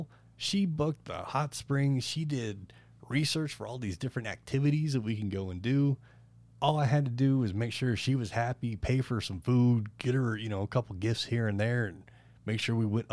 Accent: Ireland; Well, I mean, I am Irish.

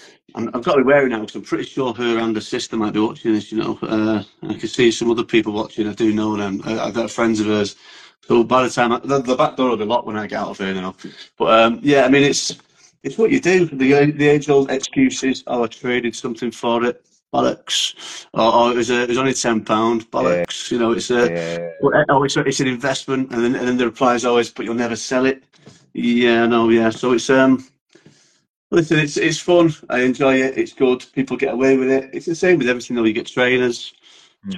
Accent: Manchester, North West England, United Kingdom; now in Edinburgh, United Kingdom; I'm from Manchester. I moved up to near, I'm just near Edinburgh now.

